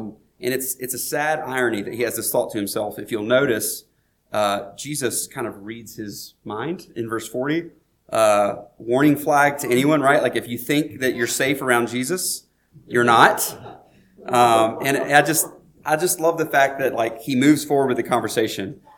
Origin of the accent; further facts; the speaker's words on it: the South, United States; which growing up in the South, I remember like early on as a preacher, I was like, I'm never going to alliterate.